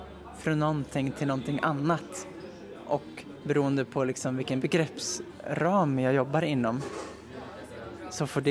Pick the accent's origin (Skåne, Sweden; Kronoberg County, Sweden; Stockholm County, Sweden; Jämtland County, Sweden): Jämtland County, Sweden; Östersund; Jag började träna cirkus när jag bodde uppe i Östersund där jag kommer ifrån.